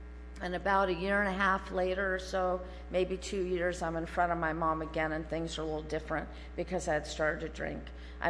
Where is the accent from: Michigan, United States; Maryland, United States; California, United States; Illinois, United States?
California, United States; Santa Cruz; I was born not too far from here. I was born and raised in Santa Cruz and on the Monterey Bay.